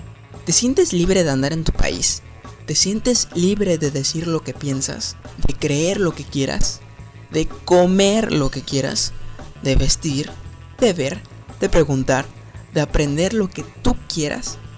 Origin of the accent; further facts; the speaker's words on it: Mexico; nosotros los mexicanos